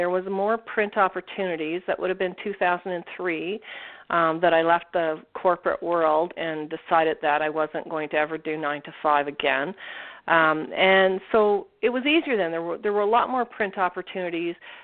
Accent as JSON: {"language": "English", "town": "Toronto", "region": "Ontario", "country": "Canada", "tie": "born or raised there", "said": "I was born in Toronto, and I've lived within 2 hours of Toronto ever since."}